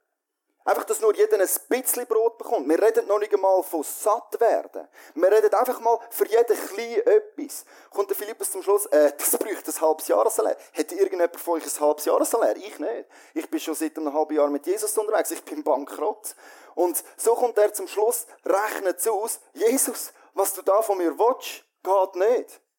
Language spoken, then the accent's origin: German; Switzerland; wir als Schweizer können uns mit dem Denken ein Stück weit identifizieren